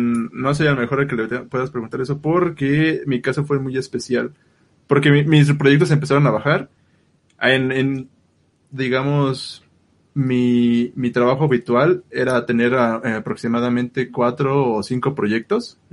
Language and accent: Spanish; Mexico City, Mexico; Toda mi vida he estado a más de 2 horas de la escuela, del trabajo, entonces ya sabes que esta ciudad, aquí, bueno, soy de la Ciudad de México, es horrible.